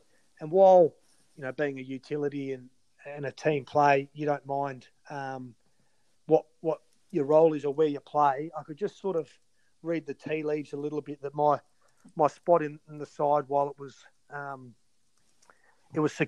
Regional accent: Hawthorn, Victoria, Australia; I grew up in Hawthorn, got a lot of good mates there.

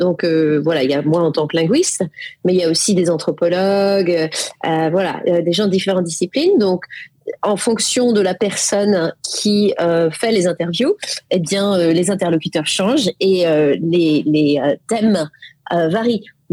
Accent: France; J'ai grandi en France.

